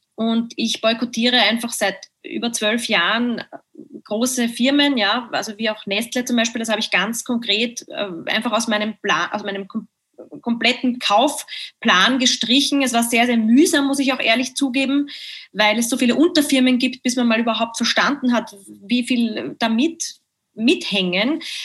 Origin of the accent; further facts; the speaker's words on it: Greece; weil ich bin auch Griechin, muss man auch sagen, in Griechenland dreht sich alles um das Essen.